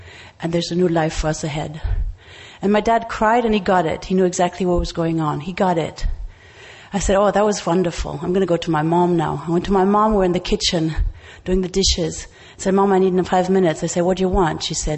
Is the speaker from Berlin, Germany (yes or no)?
yes; Berlin, Germany; English is a second language; I'm an alcoholic. I'm from Berlin, Germany.